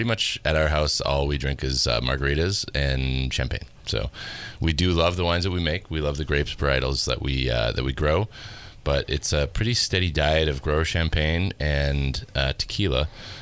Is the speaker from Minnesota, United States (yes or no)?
yes; Duluth, Minnesota, United States; I was in Minnesota, a little small town in Duluth, Minnesota, northern Minnesota, very cold.